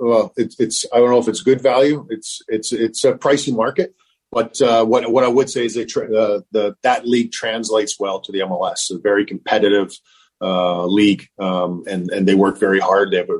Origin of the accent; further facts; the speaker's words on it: Canada; now in United States; I'm Canadian. It took me a while to get used to it down here too.